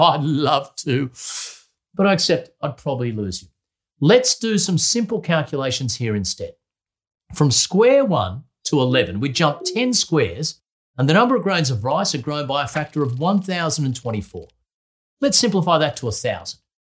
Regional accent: New South Wales, Australia; in my home state of New South Wales in Australia

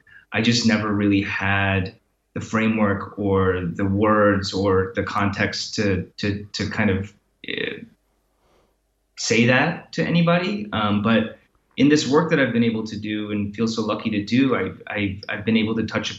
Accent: Michigan, United States; We settled in Michigan. I'm from Michigan.

